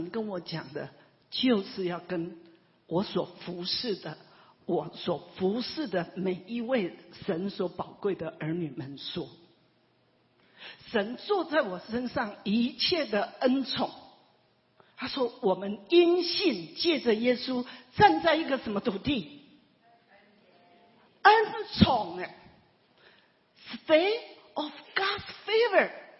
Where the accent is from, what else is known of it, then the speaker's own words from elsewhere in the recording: Taiwan; 就像我们台湾人那每一个名字都是